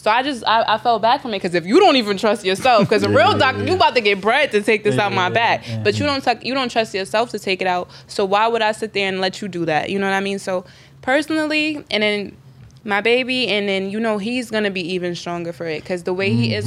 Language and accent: English; South Jamaica, New York, United States; I'm from South Jamaica. Like, anybody that knows, like, it gets really treacherous out there.